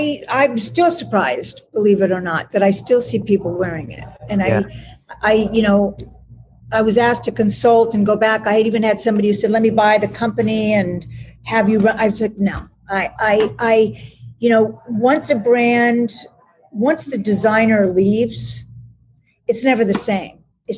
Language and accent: English; Malibu, California, United States; I mean, I'm from Malibu, California. I'm a jean, yeah. jean and t-shirt girl.